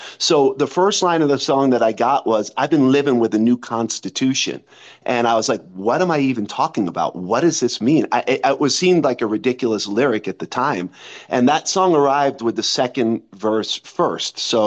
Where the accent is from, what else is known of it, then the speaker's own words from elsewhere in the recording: New York City, New York, United States; now in Boulder, United States; I really dig it here. It's awesome. I'm originally from New York City.